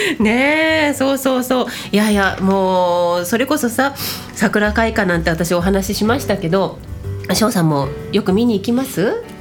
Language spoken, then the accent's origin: Japanese; Ichikawa, Chiba, Japan; 私の地元市川市のことから日々の暮らし、また人生観までにゃーんダフルに